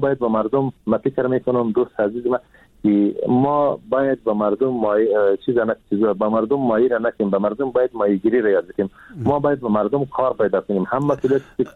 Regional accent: Afghanistan; ما هم از افغانستان هستم

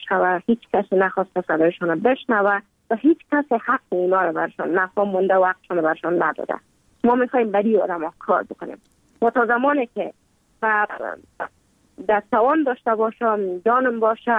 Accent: Kabul, Afghanistan; also born or lived in Mazar-i-Sharif; بعد از تولد ما تا 5 سالگی ما در مزار بودیم، بعد ناقل کابل شدیم چون بر اساس کاربار که پدر جانم داشت ما در کابل زندگی نکردیم و ما مکتب در اونجا خواندم. دوره طفولیت ما در کابل سپری کردیم،

